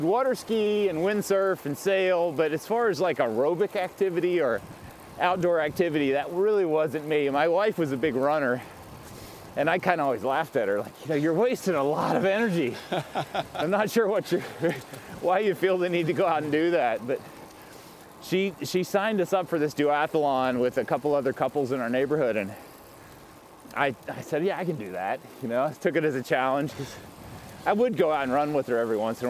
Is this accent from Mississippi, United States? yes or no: yes; Mississippi, United States; also born or lived in New Orleans; Yeah, I grew up in South Mississippi after being born in New Orleans. Went to engineering school at the University of South Alabama.